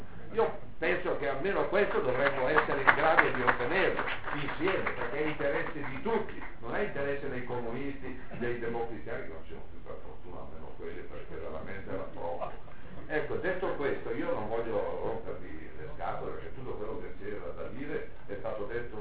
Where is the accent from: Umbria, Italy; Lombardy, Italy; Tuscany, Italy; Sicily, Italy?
Lombardy, Italy; Bergamo; io sono di Bergamo, so come si costruiscono le case